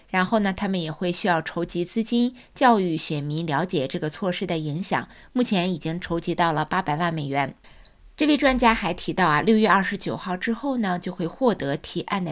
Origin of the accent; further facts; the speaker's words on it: California, United States; 相信我们加州人真是如人饮水，冷暖自知